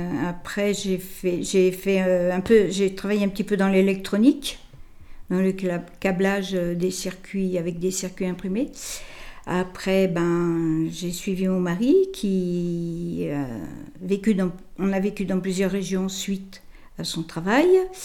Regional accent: Pigerolles, Nouvelle-Aquitaine, France; Oui, je suis née à Pigerolles, voilà, où il n'y avait pas beaucoup de confort à l'époque.

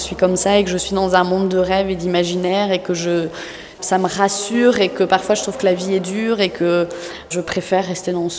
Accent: Brittany, France; comme je suis bretonne, j'adore, pour moi, les plus belles lumières

